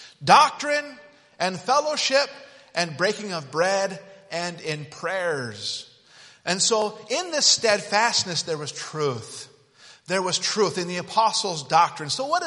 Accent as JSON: {"language": "English", "region": "Utah", "country": "United States", "tie": "born or raised there", "said": "I grew up in Utah, and so we would knock doors in Utah, and you'd come across a Mormon, right, Brother Skeen?"}